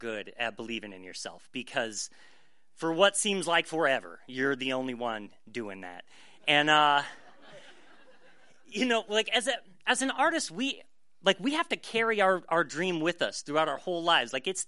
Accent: Midwest, United States; So I grew up in the Midwest, born to a Midwest, born to a blue collar family, and man, I stuck out.

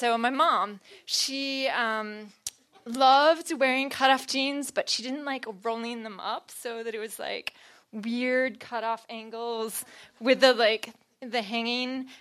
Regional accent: North Carolina, United States; I'm from Carolina, and the motto of North Carolina is to be rather than to seem

